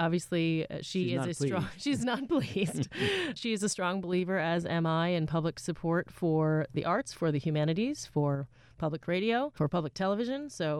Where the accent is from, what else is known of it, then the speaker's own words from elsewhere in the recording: New York City, New York, United States; born there; Well, I was born in New York City in the Eleanor Roosevelt wing of New York Hospital.